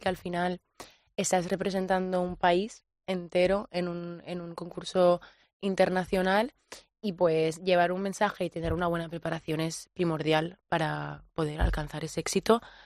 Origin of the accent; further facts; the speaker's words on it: Barcelona, Catalonia, Spain; Sí, mi madre es de Ecuador y mi padre es de la República Dominicana. Uh-huh. Y yo pues nací en Barcelona, estudié en Barcelona y hice toda mi vida allí.